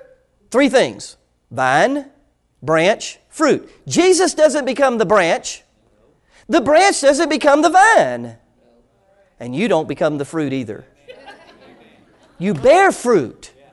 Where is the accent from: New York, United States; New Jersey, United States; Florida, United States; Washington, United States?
Florida, United States; Orlando; I grew up in Orlando, Florida, in the orange groves. And I literally lived in the orange groves.